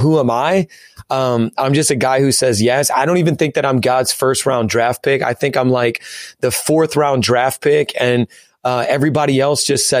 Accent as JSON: {"language": "English", "region": "Indiana", "country": "United States", "moved": "yes", "lives_now": "New York City, United States", "said": "So I'm originally from Indiana and you know, you just don't come into New York City and do whatever you want."}